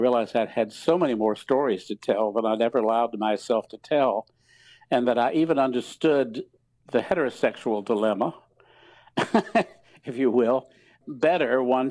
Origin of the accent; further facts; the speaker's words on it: North Carolina, United States; I was a very conservative young man growing up in North Carolina, very vocally conservative.